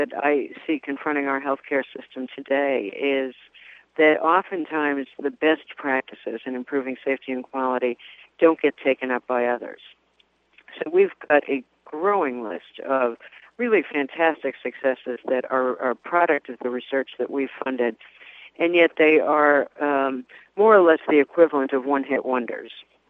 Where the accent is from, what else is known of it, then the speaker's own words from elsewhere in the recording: Massachusetts, United States; I'm from Massachusetts, so I can always quote Tip O'Neill